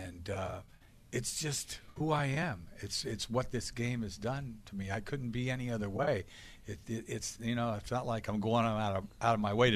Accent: Boston, Massachusetts, United States; I'm a Red Sox. I love this place. I'm a New Englander. You know what I mean? I'm a Bostonian.

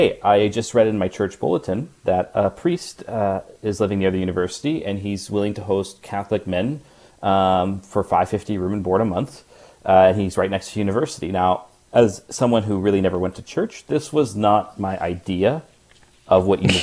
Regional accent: Vancouver, British Columbia, Canada; I grew up in Vancouver, and then on the mainland I went to I graduated from high school when I was 18. I decided to go to Victoria to go to university, so that's on Vancouver Island, so it's separate from Vancouver.

